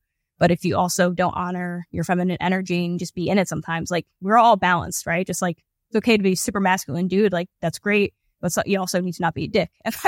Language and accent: English; Newark, New Jersey, United States; I grew up in Newark. Like my parents are cops.